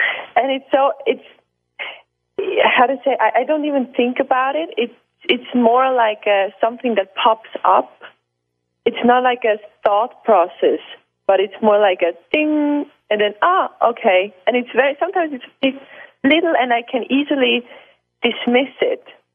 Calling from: Basel, Basel-Stadt, Switzerland; I'm calling in from Basel, Switzerland, from my sofa.

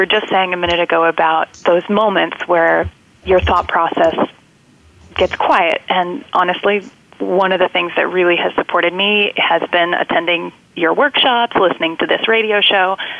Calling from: Brooklyn, New York, United States; Hi, I'm calling from Brooklyn, New York.

